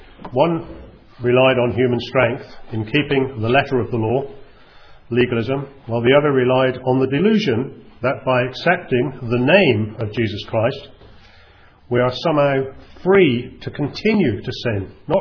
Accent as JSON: {"language": "English", "region": "South West England", "country": "United Kingdom", "said": "I can't claim it's because I'm Cornish after all."}